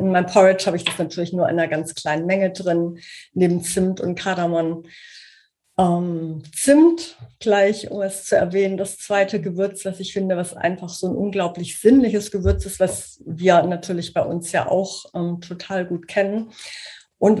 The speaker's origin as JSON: {"language": "German", "region": "Southern Germany", "country": "Germany", "said": "Also ich komme aus Süddeutschland."}